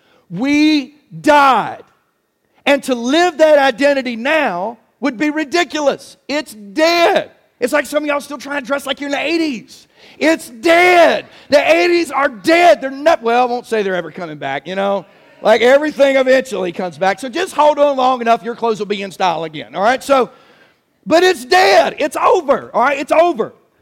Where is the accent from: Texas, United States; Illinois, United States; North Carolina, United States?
North Carolina, United States; All right, so I like that we're from Gaston County.